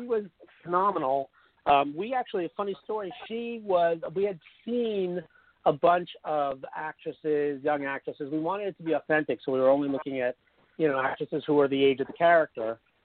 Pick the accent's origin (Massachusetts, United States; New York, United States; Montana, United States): New York, United States; Being a New Yorker, especially originally, I did.